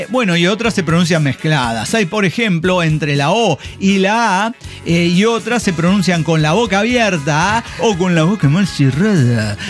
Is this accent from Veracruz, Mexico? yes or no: no; Guanajuato, Mexico; a mí me vale verga, soy de Guanajuato.